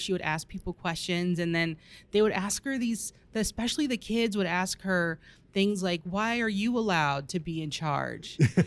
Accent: Tampa, Florida, United States; I am. I am from Tampa, Florida.

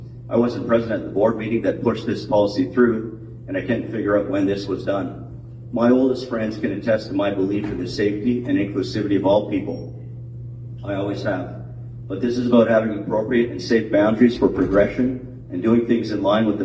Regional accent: Kanata, Ontario, Canada; now in Manitou, Canada; The six of us have lived in Manitou for 10 years, and I grew up in Kanata.

